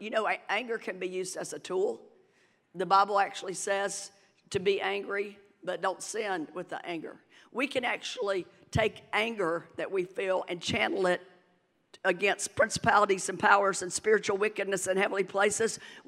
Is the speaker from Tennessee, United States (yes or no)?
yes; Manchester, Tennessee, United States; I grew up in Coffee County, Manchester, Tennessee.